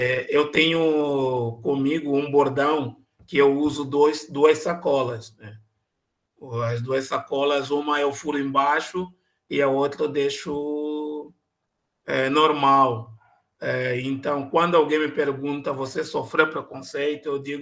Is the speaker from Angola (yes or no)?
yes; Angola; now in Brazil; tenho minha família aqui e estou bem instalado aqui, graças a Deus. E daqui não saio, daqui ninguém me tira. Eu sou angolano